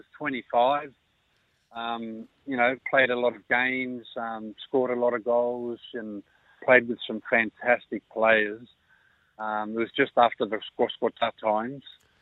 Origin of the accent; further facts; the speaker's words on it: Australia; I said, oh, tell him, I don't care, I'm an Aussie, I'll be fine, don't worry.